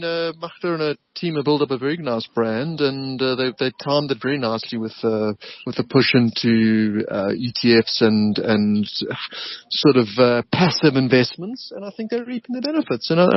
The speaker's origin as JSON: {"language": "English", "country": "South Africa", "said": "But you can invest anywhere. As a South African, pretty much."}